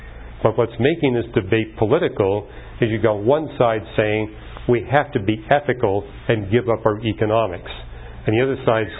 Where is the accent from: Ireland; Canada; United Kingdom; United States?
Canada; And hey, I'm from Canada.